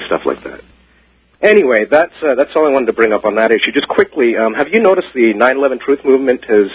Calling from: Canada

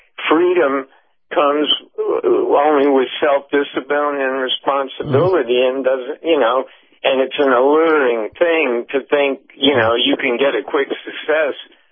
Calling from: St. Petersburg, Florida, United States; Larry, I'm calling from St. Petersburg, Captain.

